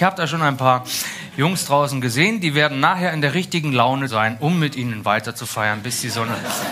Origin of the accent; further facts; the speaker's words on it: Berlin, Germany; ich komme ja aus Berlin, das ist hinter der Erdkrümmung